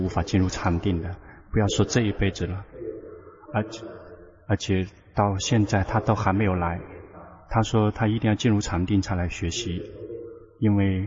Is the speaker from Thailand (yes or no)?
yes; Thailand; 我们泰国人如果能够把佛法能够弘传到